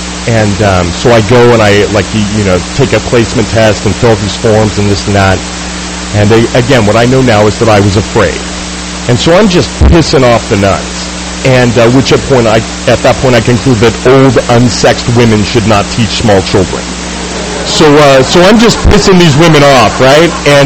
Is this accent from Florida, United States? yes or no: no; Folsom, California, United States; So, I grew up in a small town. I grew up in Folsom. It's in Sacramento. It's, yes, there's a prison there.